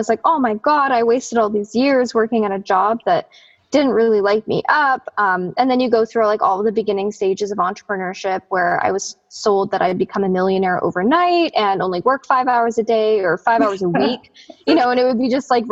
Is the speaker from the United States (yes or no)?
no; Calgary, Alberta, Canada; originally I'm from Calgary. That's where I was born and raised, as well as my partner, Spence.